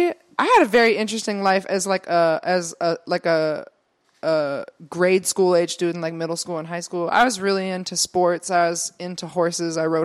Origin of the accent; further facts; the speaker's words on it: Upper St. Clair Township, Pennsylvania, United States; I come from Upper St. Clair Township, and I have to give a lot of credit to how the arts and music program was back when I was a student there.